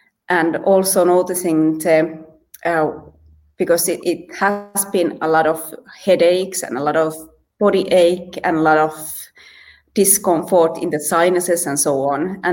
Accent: northern Finland, Finland; I'm from Finland, and I'm born in northern Finland, but I have kind of glided downwards to the lady of Finland, and now I'm actually between Finland and Sweden in the middle of the ocean

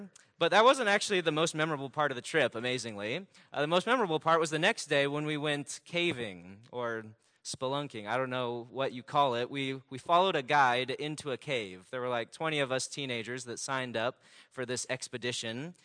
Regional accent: Kansas City, Missouri, United States; So I grew up in Kansas City

